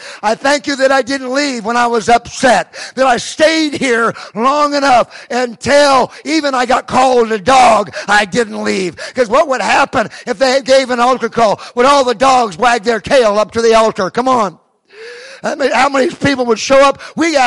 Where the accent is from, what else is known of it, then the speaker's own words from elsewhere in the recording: California, United States; I'm from California. We're rebellious. That's why we're recalling Newsom. We recall everybody we don't like.